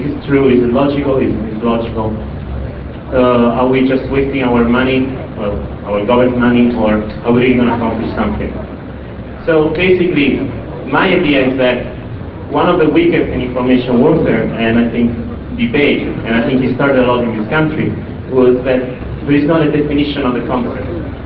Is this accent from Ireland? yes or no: no; Italy; English is a second language; As you can hear from my accent, I'm actually not from Britain, but I'm actually from Italy